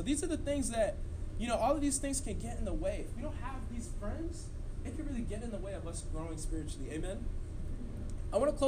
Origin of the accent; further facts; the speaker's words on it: Brooklyn, New York, United States; They're not so cool, even though I'm from Brooklyn, right?